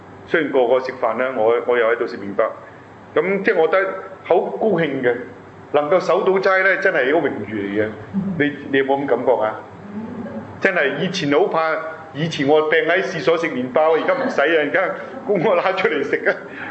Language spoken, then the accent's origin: Cantonese; China; now in Toronto, Canada; 我哋中國人聖堂啊。